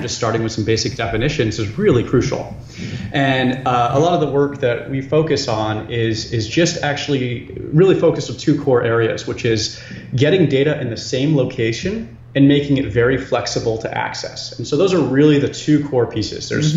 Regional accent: Maine, United States; I'm from the boonies of Maine.

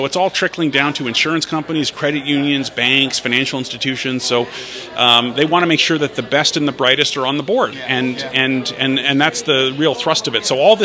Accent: Canada; I'm from the Great White North in Canada

